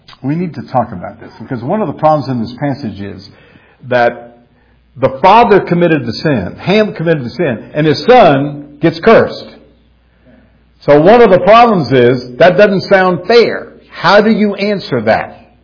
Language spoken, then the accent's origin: English; the South, United States; I said a minute ago I grew up in the South, and I remember living in the South arguing with people about this.